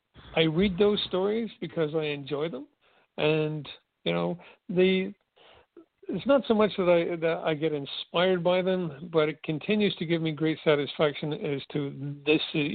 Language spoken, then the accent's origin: English; Belfast, Northern Ireland, United Kingdom; You know, I grew up in Belfast. It's you know, through a virtual war zone.